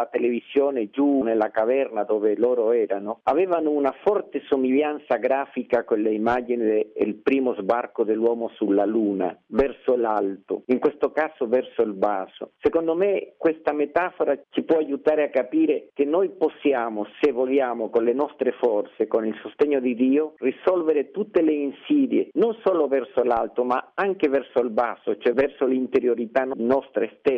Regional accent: Chile; una grande allegria come cileno e come persona qualunque

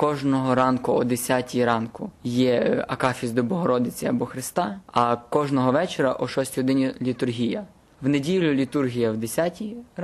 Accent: Galicia, Ukraine; В самій більшості ми є родом з Галичини.

